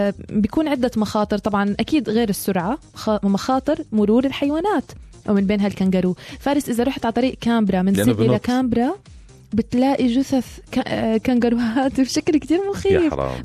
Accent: Jordan; now in Australia; إنه بالأردن مثلا يعني من المكان اللي أنا هاجرت منه كان ما مش أنا اللي بعبي البنزين بإيدي.

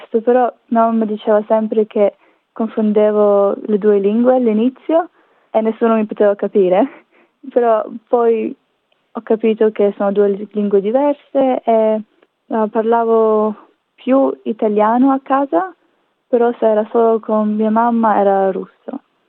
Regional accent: Rome, Lazio, Italy; also born or lived in Moscow; Io sono nata a Roma, però subito dopo siamo trasferiti a Mosca per un po' e viaggiavo molto spesso da Roma a Mosca, quindi sono cresciuta in tutti e due paesi.

